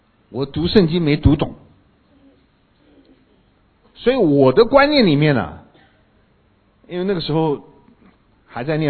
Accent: China; 咱们是中国人嘛，男主外女主内

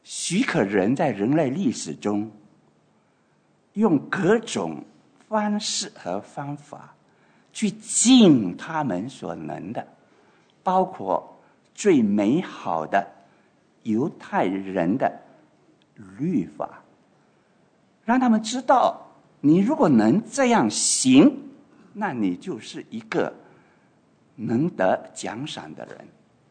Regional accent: China; 当然在作为中国人的背景，我们常常受一种影响是修桥补路，积德行善

